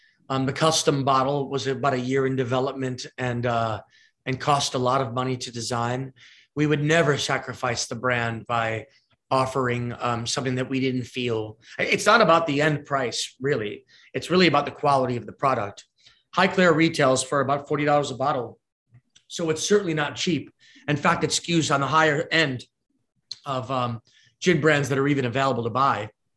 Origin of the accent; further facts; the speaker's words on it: United States; I'm an American entrepreneur with roots in England.